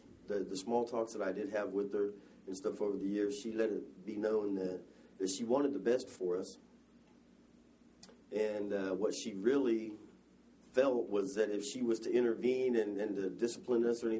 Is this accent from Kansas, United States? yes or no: yes; Hutchinson, Kansas, United States; Well, I grew up in Hutchinson, Kansas. I'm a middle child. I had an older sister and a younger brother.